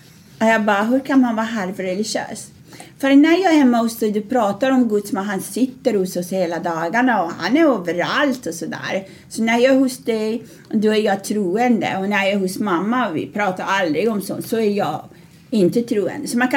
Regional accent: Iran; moved away as an adult; när jag flydde från Iran med min son.

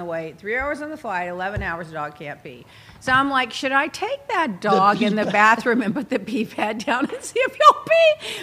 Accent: United Kingdom; It's just a fox. I'm British. I see a fox every week.

